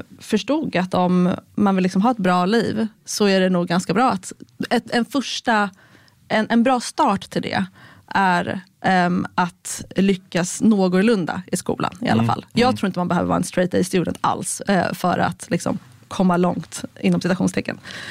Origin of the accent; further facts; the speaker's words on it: Järfälla, Stockholm County, Sweden; Jag är född och uppvuxen utanför Stockholm, i Järfälla. Min mamma är från Frankrike, min pappa är från Iran.